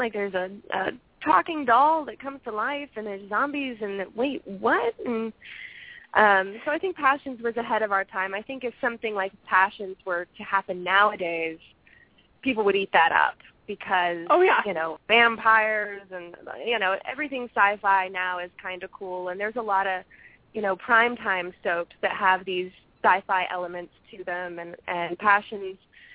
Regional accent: Las Vegas, Nevada, United States; I'm from Vegas originally.

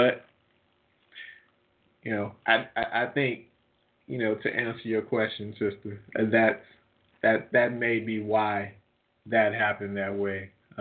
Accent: Indianapolis, Indiana, United States; growing up in Indianapolis, you know, and … being from Indiana, they were big, and we all wanted to have those afros.

